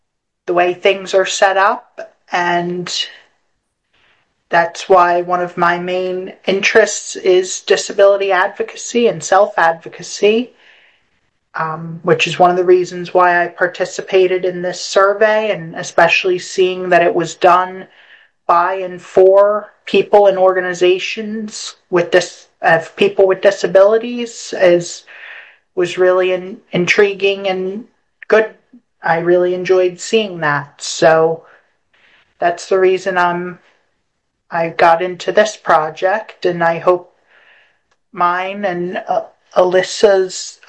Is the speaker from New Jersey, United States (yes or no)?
yes; Hamilton Township, New Jersey, United States; I'm from Hamilton Township, New Jersey, outside of Trenton.